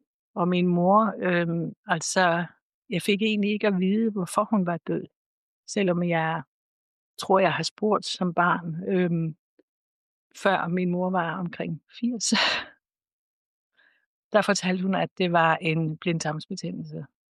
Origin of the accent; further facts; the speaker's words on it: Nordals, Region of Southern Denmark, Denmark; also born or lived in Copenhagen; og jeg er født og opvokset her på Nordals, men har boet mange år i København, hvor jeg var lærer. Så flyttede jeg tilbage hertil for 30 år siden